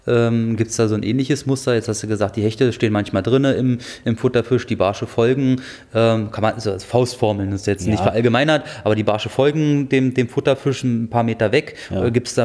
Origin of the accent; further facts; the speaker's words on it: Brandenburg, Germany; ich komme ja aus dem Dreieck Havelland ursprünglich, da mündet die Havel in die Elbe